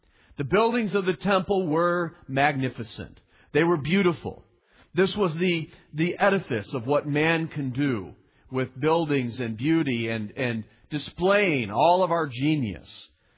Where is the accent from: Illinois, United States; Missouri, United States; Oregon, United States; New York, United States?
Illinois, United States; Chicago; We're from Chicago, so we know big city, but we are in a big city.